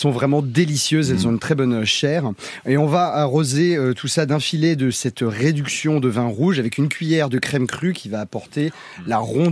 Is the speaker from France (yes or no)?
yes; Riom, Auvergne-Rhône-Alpes, France; Moi, j'étais de Rion, c'était juste à côté.